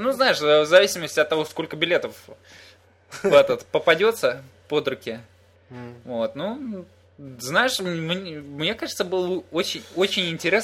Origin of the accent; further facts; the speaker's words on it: Ukraine; also born or lived in Montreal; now in United States; Я вообще украинка. Украинский забыла. Из Монреаля. Французский не знала. Сейчас живу в Америке, английский тем более.